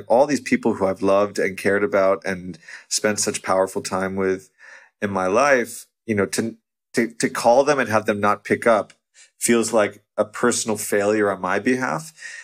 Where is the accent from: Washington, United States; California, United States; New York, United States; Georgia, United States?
New York, United States; My whole childhood, I grew up outside New York. All I wanted to do was ever live in New York.